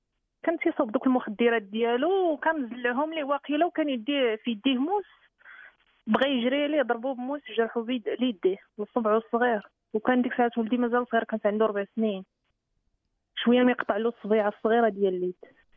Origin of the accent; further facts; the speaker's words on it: Khenifra, Béni Mellal-Khénifra, Morocco; also born or lived in Agadir; عندي أنا داري هنا خنيفرة، رجعت لخنيفرة.